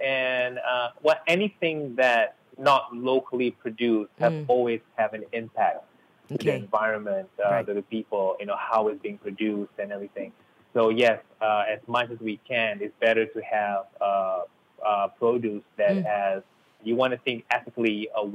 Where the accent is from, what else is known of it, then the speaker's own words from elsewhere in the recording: Malaysia; being Malaysian